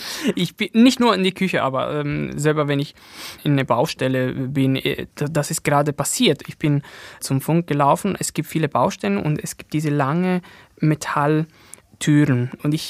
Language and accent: German; Italy; Vielleicht als Italiener noch mehr, weiß ich das nicht